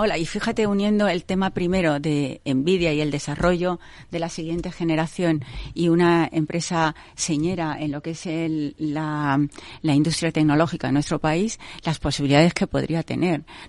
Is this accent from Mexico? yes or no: no; Spain; yo, como española